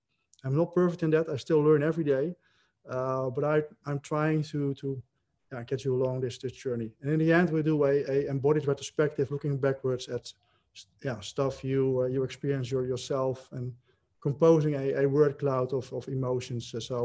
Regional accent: Netherlands; English is a second language; mainly, of course, in my home country in the Netherlands

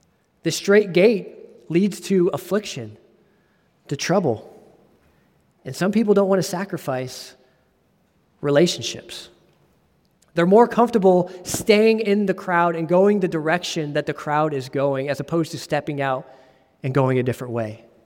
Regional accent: Ohio, United States; And to the hometown that I grew up in Ohio, small town

